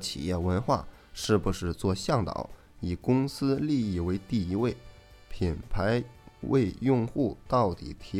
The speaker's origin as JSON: {"language": "Chinese", "town": "Xi'an", "region": "Shaanxi", "country": "China", "tie": "born or raised there", "said": "举个例子，我家乡是西安的，红富士苹果比较好，我想把这个苹果卖给贾总"}